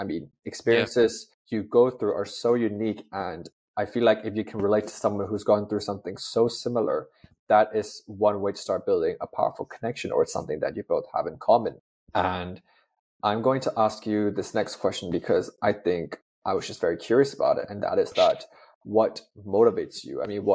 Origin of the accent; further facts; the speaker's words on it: Hong Kong; now in United Kingdom; I mean, Hong Kong's my hometown, first of all. So now I feel like we kind of swapped places. I mean, I'm in the UK now and you're definitely going to my hometown.